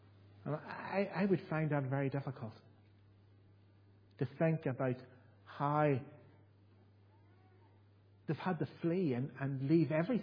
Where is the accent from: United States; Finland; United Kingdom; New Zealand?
United Kingdom; Belfast, Northern Ireland; I lived in Belfast, I was brought up in Belfast